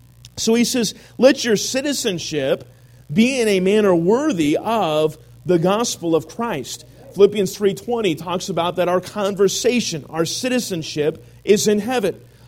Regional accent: Sacramento, California, United States; I said, Congressman Knight, I'm from Sacramento.

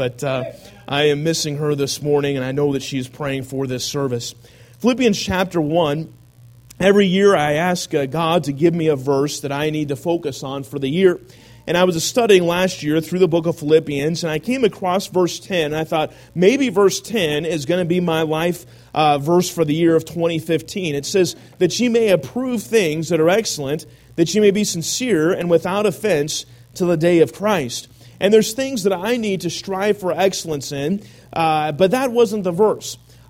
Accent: Sacramento, California, United States; I said, Congressman Knight, I'm from Sacramento.

